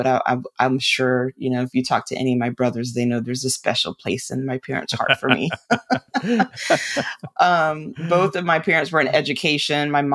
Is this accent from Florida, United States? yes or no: yes; West Palm Beach, Florida, United States; So I was raised in West Palm Beach, Florida. I have six brothers. I am the only girl.